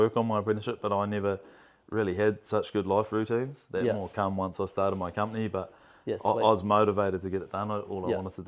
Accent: Whangamata, Waikato, New Zealand; I was from Whangamata

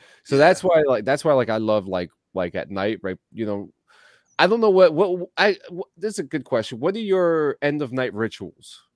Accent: Union City, United States; You know, and you know growing up in Union City, you know, it we're used to like those loud noises because we grew up with our beds.

